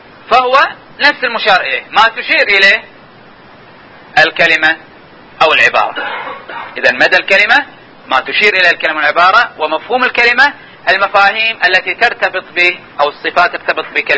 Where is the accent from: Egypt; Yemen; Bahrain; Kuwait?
Kuwait; لكن احنا عندنا في الكويت هذول كلهم يشيرون الى الشيخ سعد العبد الله.